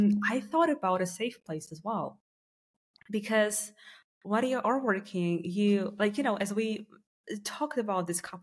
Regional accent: Germany; And can you imagine that, like, we are from Germany, for example, engaging with people from Hong Kong or Singapore.

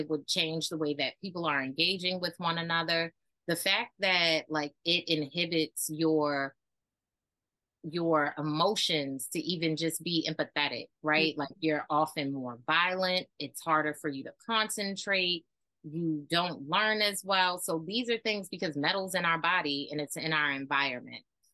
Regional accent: Maryland, United States; I was raised in Baltimore County and now I live in Baltimore City and I understand it.

